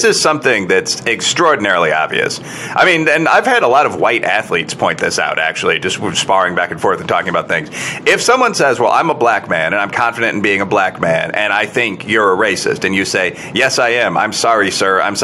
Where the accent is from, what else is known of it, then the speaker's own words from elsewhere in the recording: Chicago, Illinois, United States; I'm a Chicagoan, and I remember Detroit was always...